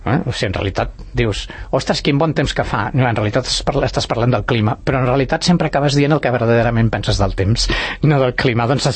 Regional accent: Barcelona, Catalonia, Spain; now in Sant Cugat, Spain; jo sóc barceloní del 58 i Sant Cugatenc del 77, que quan vaig aterrar a Sant Cugat

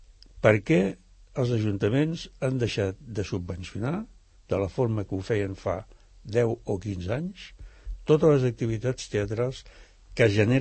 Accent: Barcelona, Catalonia, Spain; born there; Jo soc barceloní, soc nascut a Gràcia

